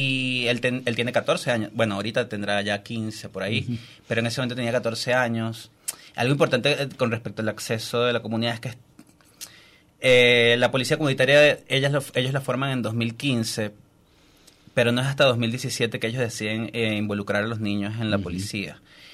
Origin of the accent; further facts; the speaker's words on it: Venezuela; de hecho yo soy venezolano